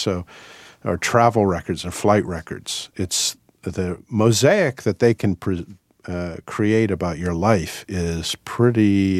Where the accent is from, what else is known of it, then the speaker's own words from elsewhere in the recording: Washington, District of Columbia, United States; I grew up in Washington, so I knew I was reading the Washington Post